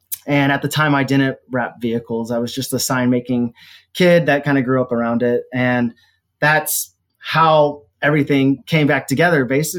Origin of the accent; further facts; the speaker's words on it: Oklahoma, United States; I grew up skateboarding in Oklahoma